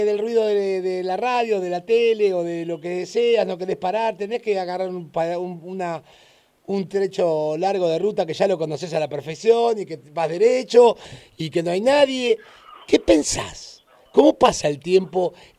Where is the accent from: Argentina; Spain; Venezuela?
Argentina